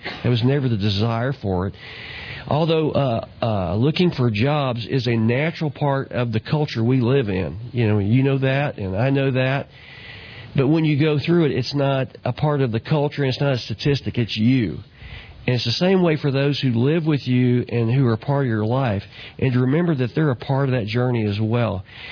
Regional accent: Dallas, Texas, United States; also born or lived in South Florida; I grew up here in Dallas, but I lived in South Florida for 12 years.

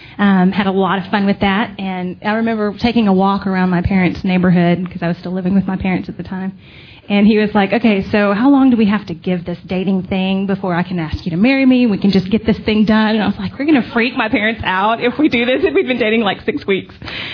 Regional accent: Opelika, Alabama, United States; born there; And I was born in a tiny little town called Opelika, Alabama. And if you don't say it like Opelika, you're not saying it right.

